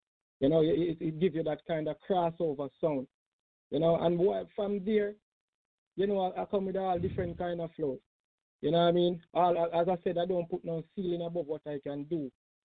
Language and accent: English; Manchester, Jamaica; now in Connecticut, United States; First of all, I'm living in Connecticut right now in the U.S. And I'm from Jamaica, Manchester, Jamaica. You know what I mean? You know, that's … land, right? That's where I'm from.